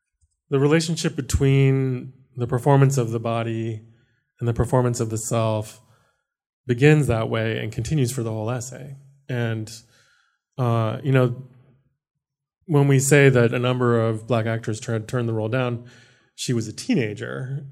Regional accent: Maine, United States; also born or lived in Guam / Truk / South Korea; growing up in Maine and coming from Guam, Truk, South Korea, these places that I'd lived before I lived in Maine at the age of 6.

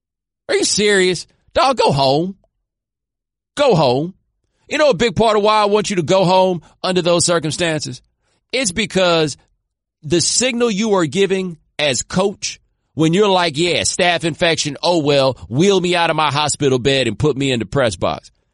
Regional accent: the South, United States; I am from the South. So, you know, college football means something a little different to me.

